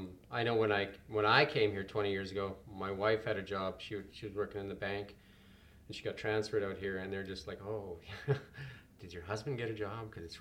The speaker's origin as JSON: {"language": "English", "town": "Midway", "region": "British Columbia", "country": "Canada", "tie": "born or raised there", "said": "I grew up in Midway, like we were talking about earlier, and we used to go to Penticton."}